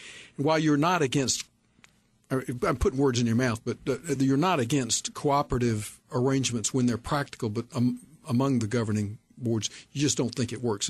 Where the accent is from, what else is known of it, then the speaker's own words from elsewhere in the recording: Davidson, North Carolina, United States; I'm from Davidson.